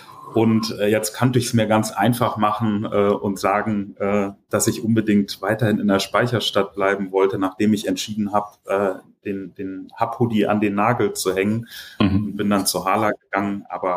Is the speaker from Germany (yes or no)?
yes; Hamburg, Germany; Also ich bin ein Hamburger Jung, bin in Hamburg geboren und aufgewachsen im Hamburger Westen.